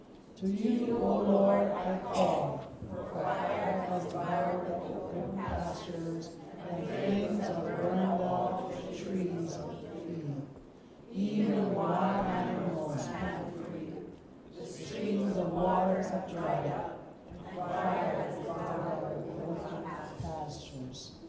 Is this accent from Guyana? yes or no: yes; Guyana; When I was growing up in Guyana, South America, my dad and I used to farm.